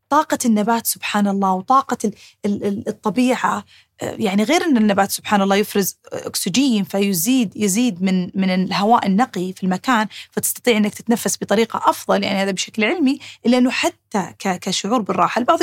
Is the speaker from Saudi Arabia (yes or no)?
yes; Al Bahah, Al Bahah Province, Saudi Arabia; أنا طبعا طفلة من الجنوب يعني من الباحة بشكل مخصوص، فيعني بنت الجبال يعني، ف تسلق الجبال عندي زي شرب الموية